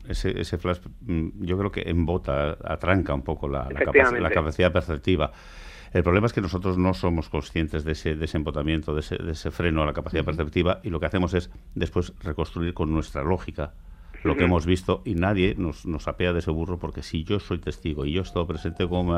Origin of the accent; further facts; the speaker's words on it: Getxo, Basque Country, Spain; Y yo soy de Guecho, que es un lastre importante cuando te enfrentas